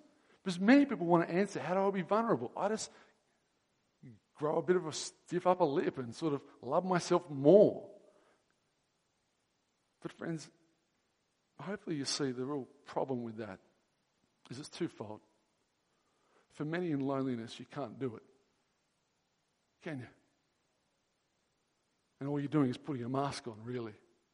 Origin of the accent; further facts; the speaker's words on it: Hornsby, New South Wales, Australia; I grew up in Hornsby